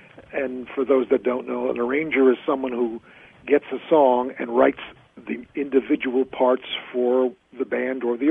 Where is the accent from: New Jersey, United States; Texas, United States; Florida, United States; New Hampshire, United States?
New Jersey, United States; I was born in New Jersey, right across the George Washington Bridge, about by car, maybe 14